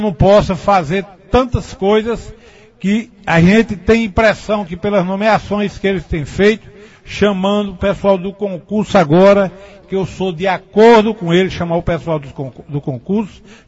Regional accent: São José do Egito, Pernambuco, Brazil; Bom dia, ouvintes da Pajéu. E bom dia, ouvintes de minha terra, São José do Egito.

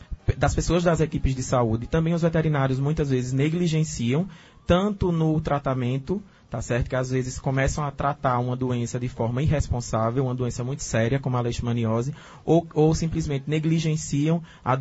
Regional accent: Carnaíba, Pernambuco, Brazil; por ser filho da terra, sou de Carnaíba.

